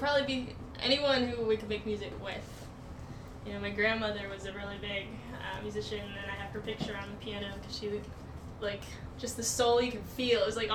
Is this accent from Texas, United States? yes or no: no; Maryland, United States; now in Remington, United States; And I'm from Garrett County, Maryland. It's the farthest west you can go and still be in Maryland.